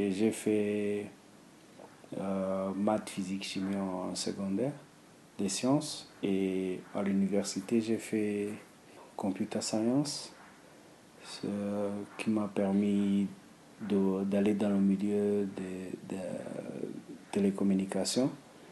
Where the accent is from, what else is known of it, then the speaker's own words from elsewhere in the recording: Rwanda; Je viens du Rwanda.